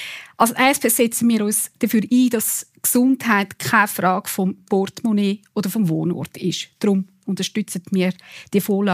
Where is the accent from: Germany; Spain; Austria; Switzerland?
Switzerland; Wald, Zurich; von der Gemeinde Wald, wo ich aufgewachsen bin